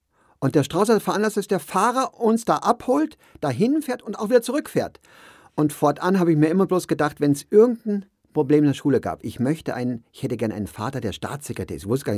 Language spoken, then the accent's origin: German; Bavaria, Germany; Der wollte aus seinem Heimatort, das ist ein kleines Dorf in der Nähe von Garmisch, wo ich auf dem Gymnasium war, der wollte von dort weg.